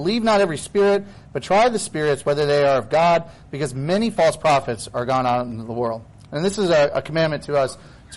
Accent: South Bend, Indiana, United States; Today I will be preaching on something that, an event that happened in my hometown, South Bend, Indiana.

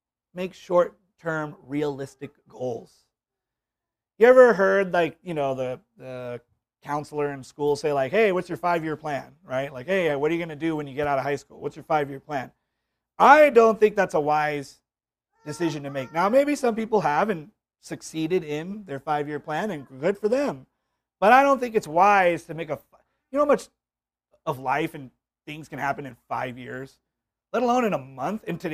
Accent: Hawaii, United States; I'm from Hawaii. We go through hurricanes.

